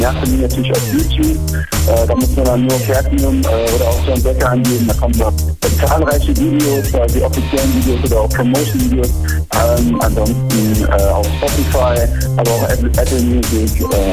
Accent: Trier, Rhineland-Palatinate, Germany; Ich komme gebürtig aus Trier. Bin halber Spanier, meine Mutter ist Spanierin.

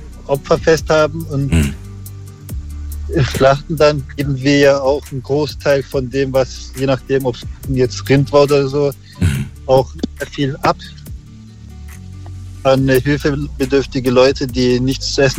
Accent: Germany; Aber bin hier geboren und aufgewachsen.

